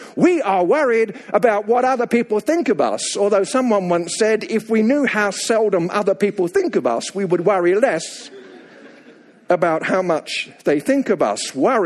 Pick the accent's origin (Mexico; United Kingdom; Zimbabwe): United Kingdom; England; now in United States; And I go back to England about every 8 weeks for ministry purposes and also to get my accent refurbished. Because I've discovered after many years living in this wonderful country that Americans are irrationally kind to British people.